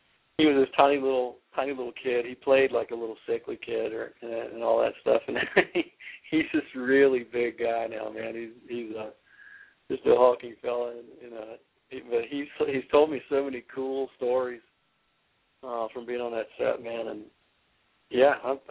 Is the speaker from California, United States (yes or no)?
no; Florida, United States; I'm a little bit of an Atlanta Braves fan just from growing up in Florida.